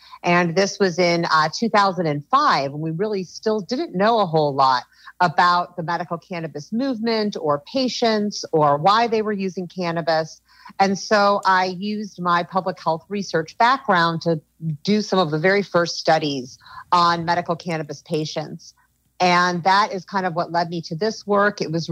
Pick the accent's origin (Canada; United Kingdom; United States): United States; Midwest; moved away as an adult; also born or lived in Indiana / Chicago / Detroit; now in California, United States; I grew up in the Midwest in Indiana and Chicago and Detroit, and then moved out to California in 2002 to get my PhD at UC Berkeley.